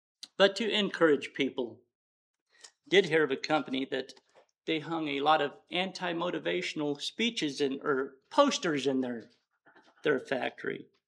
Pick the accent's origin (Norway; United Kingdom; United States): United Kingdom; England; I'm English, so I'll keep it in that language.